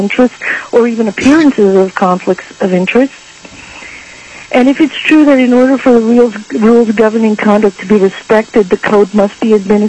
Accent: Anchorage, Alaska, United States; I am from Anchorage, Alaska.

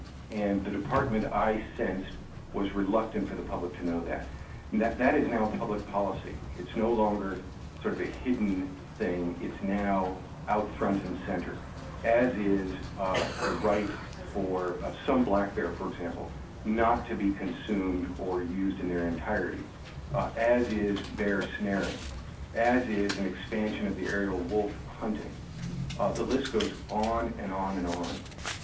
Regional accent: Anchorage, Alaska, United States; I was born here in Anchorage just after the earthquake.

